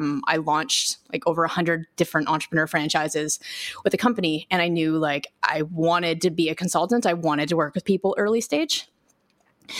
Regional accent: Canada; I'm Canadian, so you might pick up some A's or whatever.

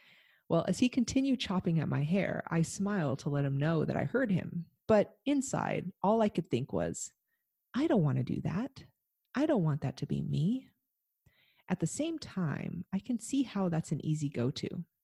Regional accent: Los Angeles, California, United States; moved away as an adult; now in Vancouver, Canada; I told him that I'm from Southern California, so what he considers a quote-unquote wimpy winter, I'm probably going to consider intense. I told him, in Los Angeles, where I've lived all my life, we rarely see rain, let alone snow

